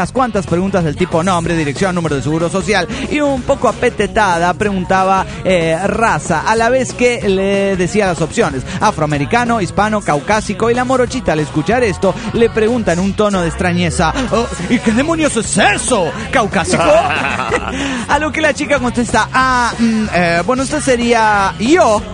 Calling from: Venezuela; de Venezuela.

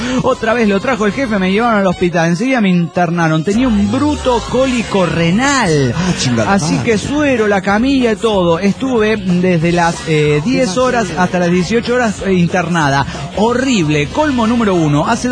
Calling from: Neuquén, Argentina; de Neuquén, Argentina.

